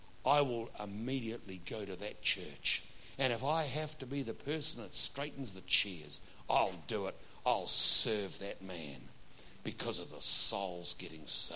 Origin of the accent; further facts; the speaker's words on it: New Zealand; I said I'm a pastor from New Zealand, I'd like to sit up the front.